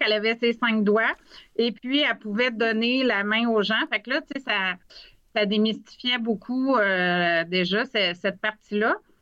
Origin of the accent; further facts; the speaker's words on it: Lévis, Quebec, Canada; En fait, moi, je suis de Lévis